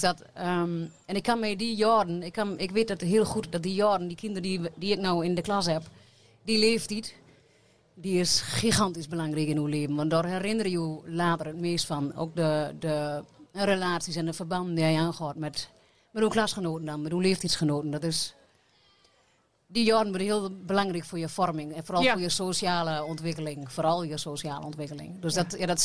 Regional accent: Drenthe, Netherlands; accent: Drents; Ik ben Drents. Ja, ik praat Drents, ik zing Drents.

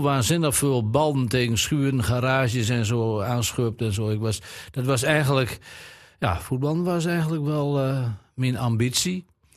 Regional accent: Drenthe, Netherlands; accent: Zand-Drents; first language Zand-Drents; in Oring, dus de eerste 6 jaar van mijn leven kun ik gewoon bij mijn moe op de boerderij rondlopen. Dus het Zaand-Drents van Oring is mijn moedertaal geworden.

